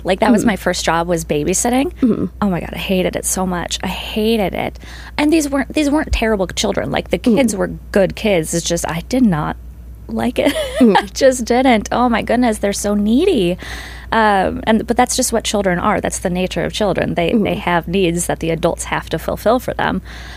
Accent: Minnesota, United States; moved away as an adult; also born or lived in Texas; now in Nevada, United States; I am originally from Minnesota. I lived in Texas for 4 years, and now I just recently moved to Nevada.

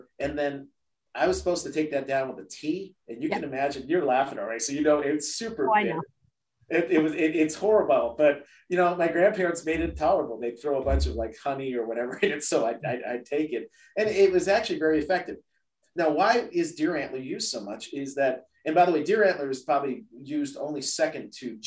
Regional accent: San Francisco, California, United States; So growing up in as an American born Chinese in San Francisco, and God love them, my grandparents, whenever I got sick, would drag me down to Chinatown into these various herbal shops.

